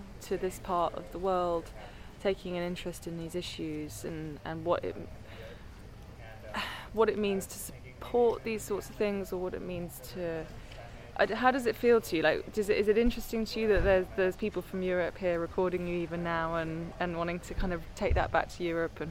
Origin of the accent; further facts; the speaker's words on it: England, United Kingdom; So, as I mentioned to you, that I'm English, as you can tell.